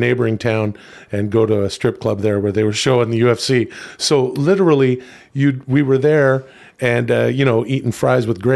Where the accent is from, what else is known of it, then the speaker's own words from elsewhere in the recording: Ladner, British Columbia, Canada; I love talking about my hometown, Ladner.